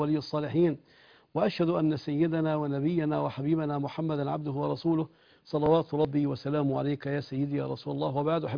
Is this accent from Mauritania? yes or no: no; Egypt